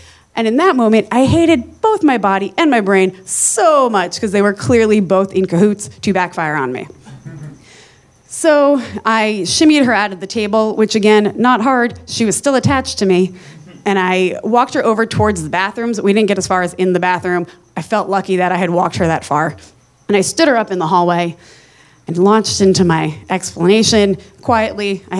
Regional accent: New Jersey, United States; I am from New Jersey. I know my way around a tan in a can.

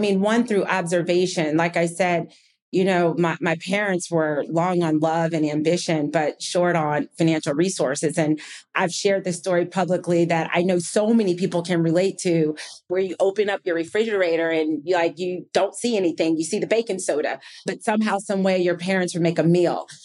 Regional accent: New Jersey, United States; also born or lived in Rochester, New York; I was born in Rochester, New York, and moved to New Jersey. And we were long on love and short on money.

